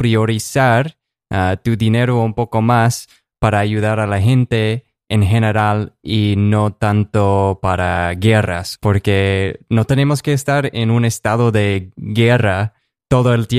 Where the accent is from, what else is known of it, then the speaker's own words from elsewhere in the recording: United States; Spanish is a second language; porque como gringo, como alguien de Estados Unidos, escuchar que un país no tiene ejército